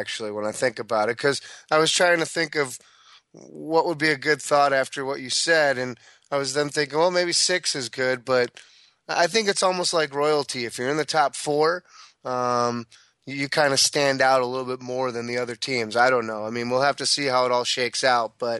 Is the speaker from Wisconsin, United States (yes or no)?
yes; Wisconsin, United States; Obviously, I am a guy from Wisconsin